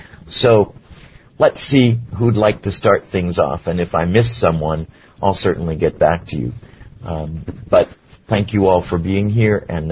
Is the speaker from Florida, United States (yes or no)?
yes; Miami, Florida, United States; Good evening … from Miami, Florida